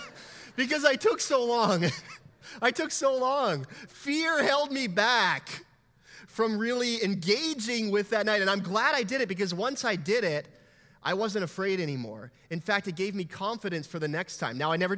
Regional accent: Langley, British Columbia, Canada; I grew up in Langley. There's no cliffs. There's no lakes. There's a man-made lake. It's disgusting. So we don't swim in it.

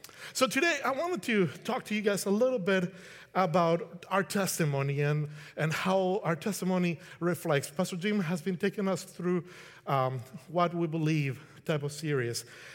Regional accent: Colombia; I'm from Colombia, by the way.

